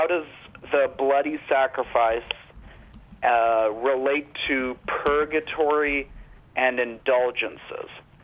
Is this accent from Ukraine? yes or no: yes; Ukraine; I'm actually from Ukraine.